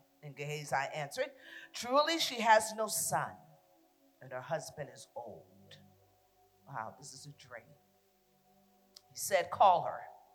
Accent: Boston, Massachusetts, United States; I am a diehard Patriot fan because I'm from Boston.

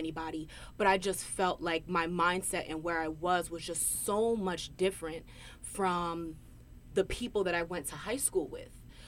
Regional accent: New Brunswick, New Jersey, United States; when I would tell people, oh, I'm from New Brunswick, I'll get the, oh, right? And that silence.

